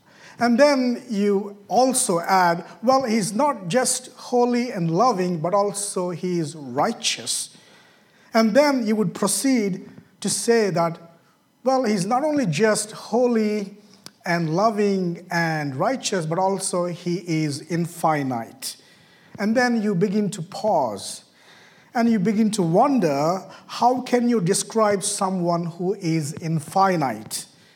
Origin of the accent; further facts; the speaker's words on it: India; English is a second language; moved away as an adult; now in United States; I'm originally from India, and I pastored a church back home for 10 years, and we as a family moved to the U.S. In 2021 in the month of August